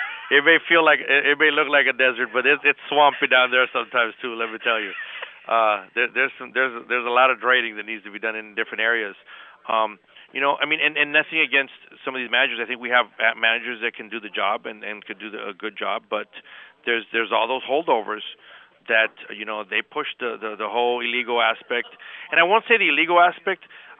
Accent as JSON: {"language": "English", "country": "United States", "said": "So when people ask me, what's your background, I'm an American."}